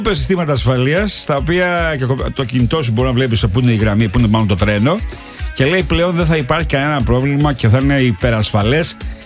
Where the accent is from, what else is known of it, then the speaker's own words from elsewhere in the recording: Platy, Central Macedonia, Greece; το πλατή το χωριό μου, άρε φίλε